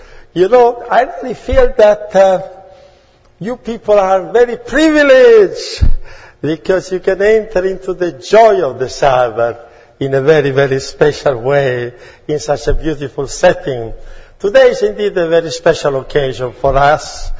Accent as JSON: {"language": "English", "town": "Rome", "region": "Lazio", "country": "Italy", "said": "We both come from Italy. I come from Rome."}